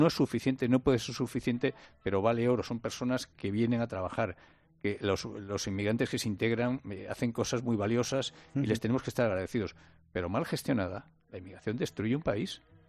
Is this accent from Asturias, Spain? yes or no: yes; Asturias, Spain; mi tierra natal Asturias, el norte de España, que está mucho más envejecido que el sur, por cierto, que Andalucía